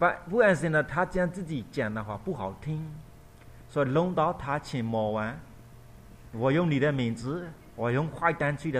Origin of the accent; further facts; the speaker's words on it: Myanmar; Chinese is a second language; 我们缅甸人一个人都没有龙，你们华人大多数都是有龙的